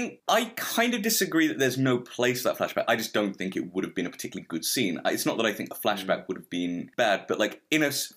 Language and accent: English; Ireland; I'm Irish, being racist is part of my culture.